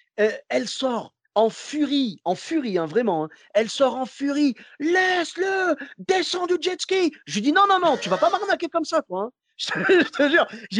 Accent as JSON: {"language": "French", "country": "Morocco", "said": "Ah, écoute, je suis marocain jusqu'au bout."}